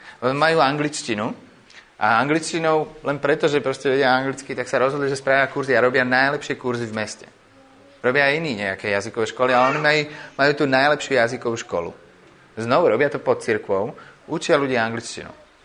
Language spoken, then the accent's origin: Slovak; United States; Slovak is a second language; now in Slovakia; či je dôležitejšie, že som Američan